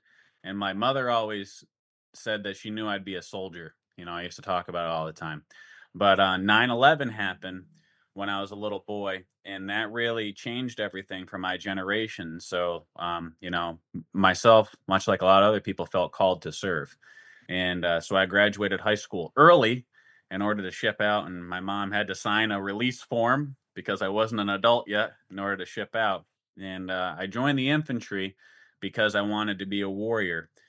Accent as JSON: {"language": "English", "region": "Vermont", "country": "United States", "tie": "born or raised there", "said": "So I was born in Vermont in the Green Mountains. And where I'm from is right on the border, New York and Vermont. And so it's all mountains from around there."}